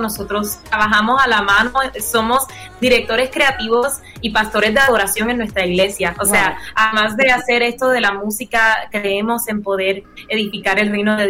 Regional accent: Puerto Rico; also born or lived in Miami; mi familia es cubana, como dijiste, yo nací en Miami y crecí en Puerto Rico, entonces me identifico mucho con la cultura puertorriqueña

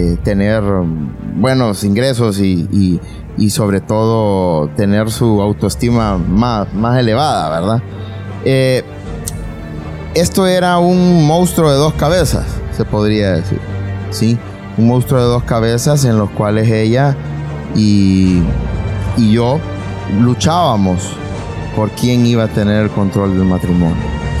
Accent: Tegucigalpa, Francisco Morazán, Honduras; now in San Pedro, Honduras; que nos obligó a ella a venirse a trabajar acá a San Pedro. Nosotros somos de Tegucigalpa.

